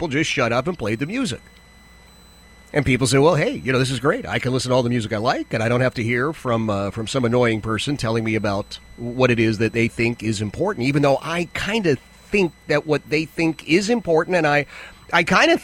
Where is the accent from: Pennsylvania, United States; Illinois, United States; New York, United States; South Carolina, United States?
Pennsylvania, United States; Philadelphia; But as a kid, growing up in Philadelphia, and every community had a similar situation, but growing up in Philadelphia, we had some amazingly talented radio people.